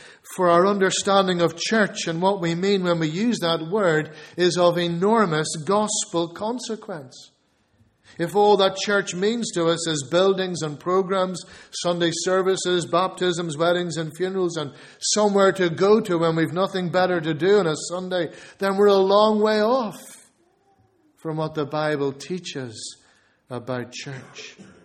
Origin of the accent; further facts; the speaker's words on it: Dublin, Leinster, Ireland; I grew up in Dublin